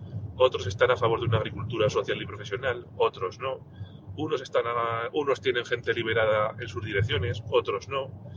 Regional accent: Aragon, Spain; Los que somos de Aragón, en el Ebro lo vemos, lamentablemente, demasiadas veces.

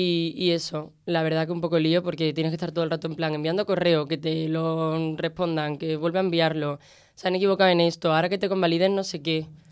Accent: Seville, Andalusia, Spain; moved away; Cada vez que hablo, mira que yo no tengo tanto acento, pero cada vez que hablo siempre alguien en el taxi, en portero, no sé qué, mucha gente me dice, ah, tú eres de Sevilla

